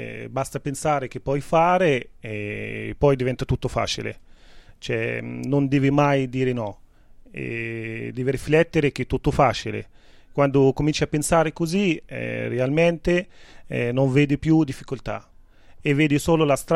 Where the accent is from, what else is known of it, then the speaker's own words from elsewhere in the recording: Béja, Tunisia; Italian is a second language; moved away as an adult; now in Italy; Io sono nato a Tunisi, provincia di Beja, che sarebbe al centro. E lì ho seguito tutto il mio studio fino al diploma di maturità e poi dopo sono venuto qua in Italia.